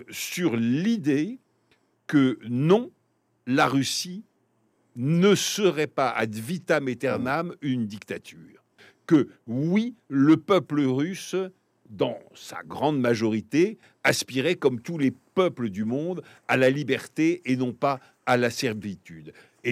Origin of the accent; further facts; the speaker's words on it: France; Mais aussi, je suis français.